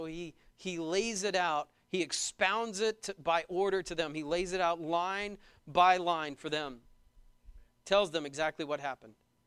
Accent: Braggs, Oklahoma, United States; when I was growing up in Braggs. Most of you know where that's at. Everybody knows where Braggs is.

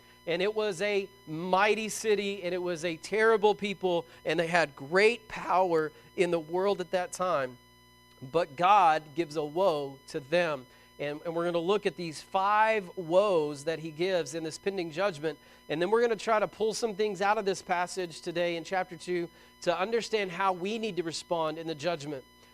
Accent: United States; I'm thankful that I'm an American.

